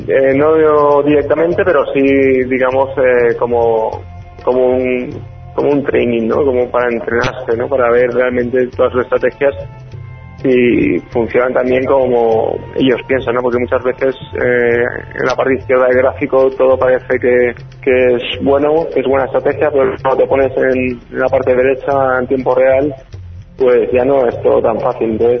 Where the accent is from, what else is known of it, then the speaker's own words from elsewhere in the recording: Valencia, Valencian Community, Spain; Pero bueno, no es italiano, somos de Valencia, o sea que, bueno.